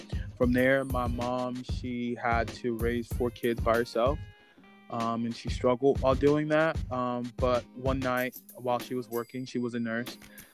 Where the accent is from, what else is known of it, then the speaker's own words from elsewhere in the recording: Atlanta, Georgia, United States; Like I don't care when people ask me where I'm from. I expeditiously tell them like, "Hey, I'm from Atlanta." Like, and it's my pride and my joy.